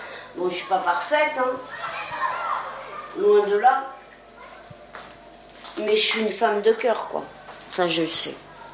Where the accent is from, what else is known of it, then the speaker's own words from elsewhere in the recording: Sens, Bourgogne-Franche-Comté, France; Alors, moi, je suis originaire de Sens, la Bourgogne, Lyon, 89. À Sens, S-E-N-S.